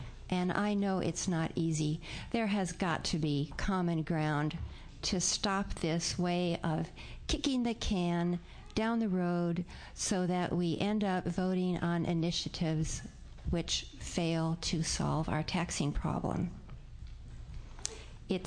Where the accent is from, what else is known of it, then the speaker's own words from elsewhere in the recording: Newport, Oregon, United States; from Newport, Oregon.